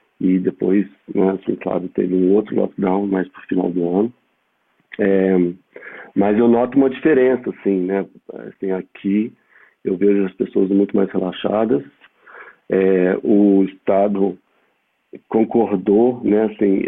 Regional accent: Brazil; moved away as an adult; now in Portugal; Assim, eu saí do Brasil. Sempre sonhei em morar em Portugal.

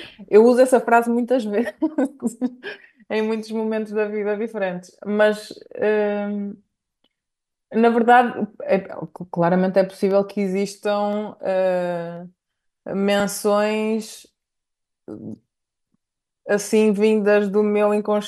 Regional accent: Minho, Portugal; Eu sou minhotíssima.

